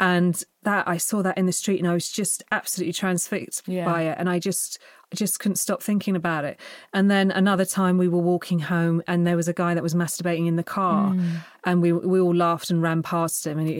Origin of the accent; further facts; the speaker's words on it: England, United Kingdom; as an English person that lost her virginity at 16